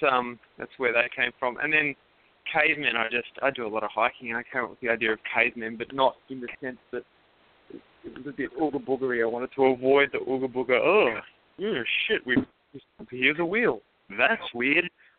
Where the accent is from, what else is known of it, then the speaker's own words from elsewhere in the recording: Australia; I think it's something as an Australian, you don't really hear that energy and personality on our media back home.